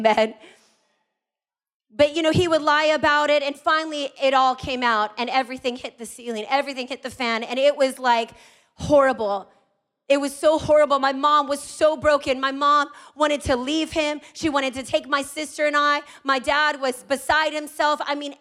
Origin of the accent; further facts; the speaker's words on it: Maui, Hawaii, United States; When I was about 5 years old, growing up in Maui, my parents had moved from the mainland